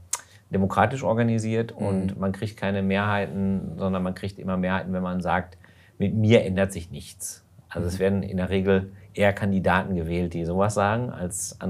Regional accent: Hamm, North Rhine-Westphalia, Germany; einer Kirche in Hamm, wo ich aufgewachsen bin

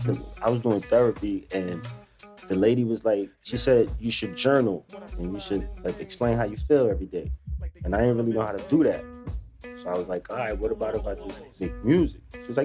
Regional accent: New York City, New York, United States; I'm from East Harlem, mm-hmm. Spanish Harlem, man. I'm from Carver Projects, born and raised.

